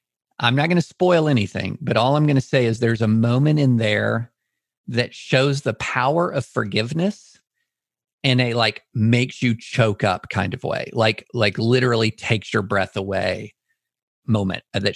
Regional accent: Auburn, Alabama, United States; born there; I know. I was born in Auburn.

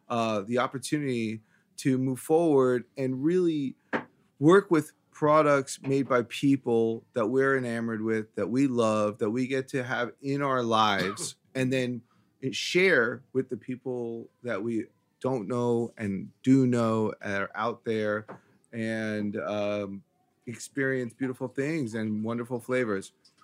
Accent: Brooklyn, New York, United States; I'm sorry. I'm from Brooklyn.

